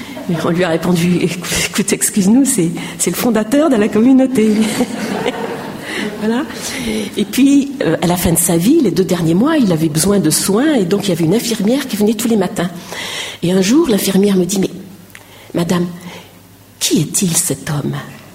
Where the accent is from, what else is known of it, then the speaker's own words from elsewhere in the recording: Orthez, Nouvelle-Aquitaine, France; moi aussi, par mon père, je suis béarnaise, d'Orthez.